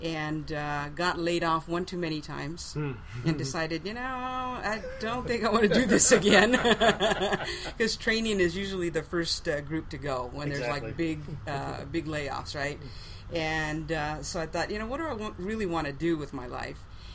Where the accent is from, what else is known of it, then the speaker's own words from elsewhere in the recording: Pomona, California, United States; moved away as an adult; now in Long Beach, United States; But I was born and raised in Pomona, which is about 40 miles from here, and went to school there and spent probably the first 18 years there in Pomona, and then moved around from there.